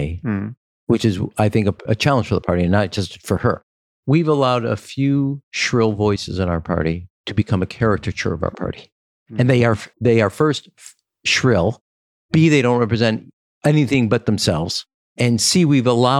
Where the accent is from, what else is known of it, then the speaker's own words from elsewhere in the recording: Chicago, Illinois, United States; I may be biased because I'm from Chicago